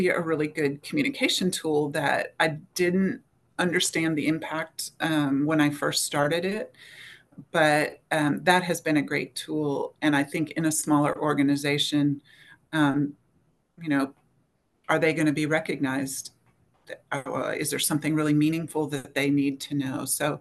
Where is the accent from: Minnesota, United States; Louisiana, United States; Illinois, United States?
Illinois, United States; Chicago; now in Texas, United States; H-E-B is the greatest grocery store in the country, and I grew up outside Chicago, so they have everything.